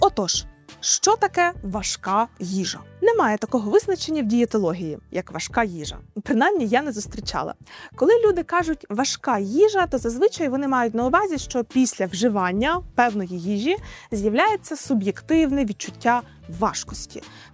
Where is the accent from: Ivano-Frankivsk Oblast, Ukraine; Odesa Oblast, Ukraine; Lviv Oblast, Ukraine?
Lviv Oblast, Ukraine; Просто так називають торти на Львівщині, звідки я родом.